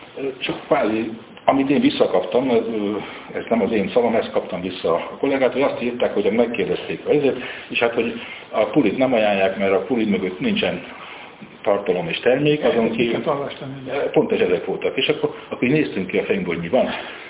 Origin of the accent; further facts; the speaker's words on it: United States; mert én, mint amerikai távoli tulajdonos